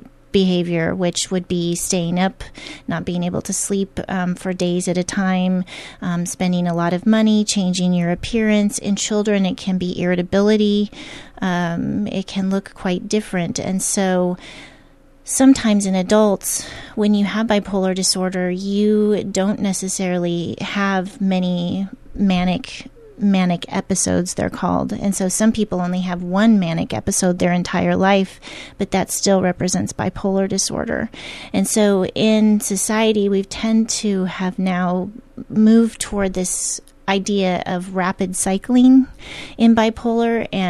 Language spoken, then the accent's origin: English; Corsica, South Dakota, United States; Huron, South Dakota. Huron, South Dakota. And I think I moved the day they took me out of the hospital to Corsica, South Dakota. My dad was a small town agricultural banker growing up.